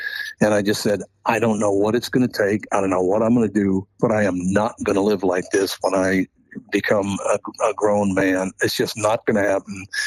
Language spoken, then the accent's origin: English; Minneapolis, Minnesota, United States; I grew up very poor in North Minneapolis, grew up in a very tough neighborhood.